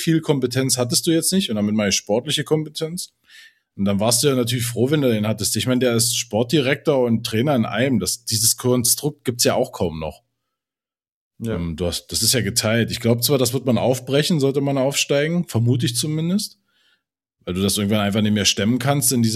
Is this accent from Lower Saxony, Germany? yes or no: no; Brandenburg, Germany; Also ich bin ja Brandenburger, ich kann es ja sagen, also das Bundesland hat nicht viel.